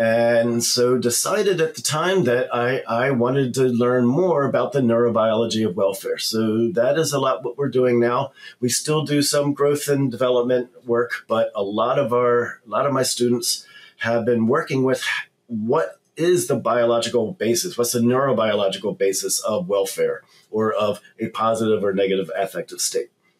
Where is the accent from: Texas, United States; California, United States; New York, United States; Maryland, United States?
Maryland, United States; Baltimore; And I'm originally from Baltimore City. And growing up, never even thought about farm animals until I turned 15 and the family moved out to a more rural area.